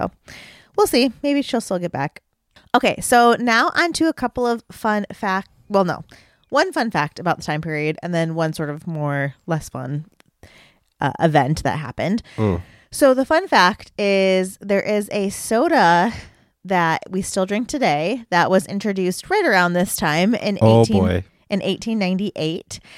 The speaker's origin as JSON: {"language": "English", "region": "Michigan", "country": "United States", "accent": "Michigan", "said": "So we're from the Midwest and I have, I think, a very Michigan accent."}